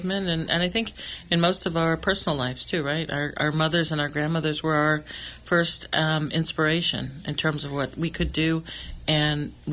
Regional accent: Redwood City, California, United States; My tias were all cannery workers where I grew up in Redwood City.

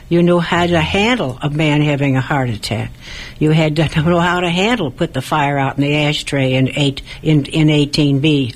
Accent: Cleveland, Ohio, United States; I was from Cleveland, not Akron, and that was the home of the National Air Races.

